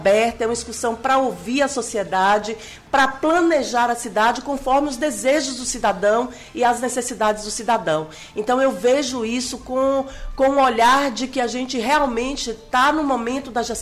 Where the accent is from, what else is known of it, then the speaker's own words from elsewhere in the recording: Teixeira de Freitas, Bahia, Brazil; now in Ilhéus, Brazil; não quero sair de Ilhéus, sou de Teixeira de Freitas, no extremo sul da Bahia, e já estou aqui nessa terra há mais de 16 anos.